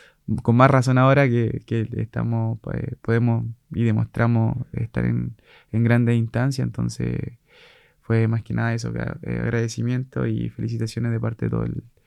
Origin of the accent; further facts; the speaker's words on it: Lebu, Biobío, Chile; now in Osorno, Chile; yo soy de Leu, octava región allá del Biobío, ¿cierto? Capital de la provincia de Arauco, la ciudad del viento, como algunos la pueden conocer. De allá soy de allá, llegué acá a Osorno, bueno, me formé en Concepción